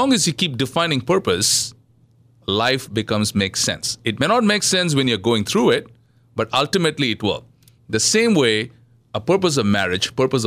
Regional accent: South India, India; I'm from India. Yes, yeah. I'm from southern India.

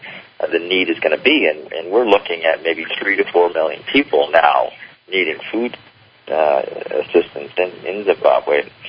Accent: United States; But as an American, I think you should be proud

